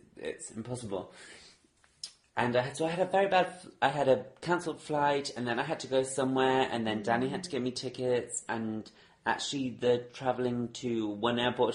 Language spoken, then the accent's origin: English; England, United Kingdom; I'm not a traveller. I'm very English.